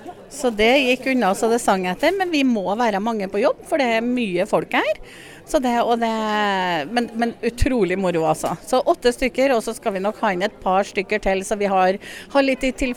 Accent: Støren, Trøndelag, Norway; Og det verste av alt at jeg kommer fra Støren.

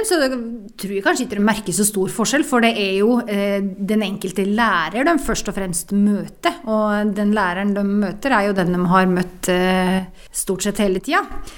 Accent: Ringebu, Innlandet, Norway; Jeg kommer fra Gudbrandsdalen, Ringby i Gudbrandsdalen, født og oppvokset der.

